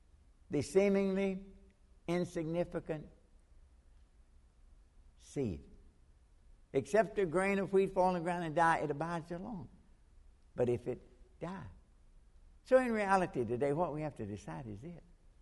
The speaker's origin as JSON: {"language": "English", "region": "Kentucky", "country": "United States", "said": "I'm from Kentucky, and we don't grow a lot of wheat, but we grow a lot of corn."}